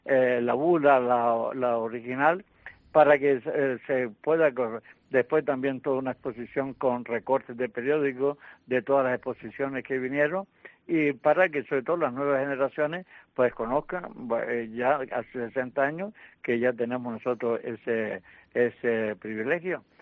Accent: Galdo, Galicia, Spain; Y yo como galdense, por supuesto, que animo a la gente a visitar a mi pueblo.

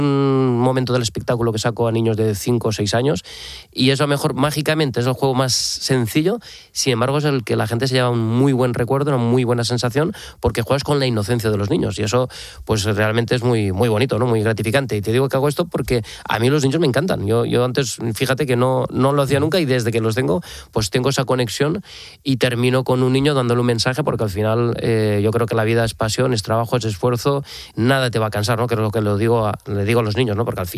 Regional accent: Valencian Community, Spain; yo soy valenciano

